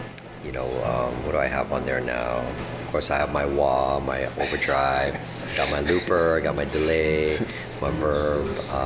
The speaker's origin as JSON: {"language": "English", "region": "Hawaii", "country": "United States", "tie": "born or raised there", "said": "I was born and raised here in Hawaii all this time"}